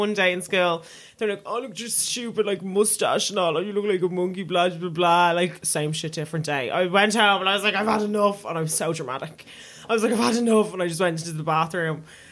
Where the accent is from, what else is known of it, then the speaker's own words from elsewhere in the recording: Dublin, Leinster, Ireland; I'm from Dublin. And they're like, I know that, but like, where are you really from? And I'm like, I'm from the north side.